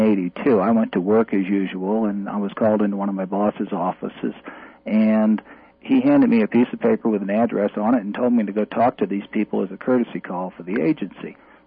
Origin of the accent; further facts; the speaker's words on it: New Orleans, Louisiana, United States; Well, first of all, I'm from New Orleans, which maybe is obvious at this point, but we haven't really stated it.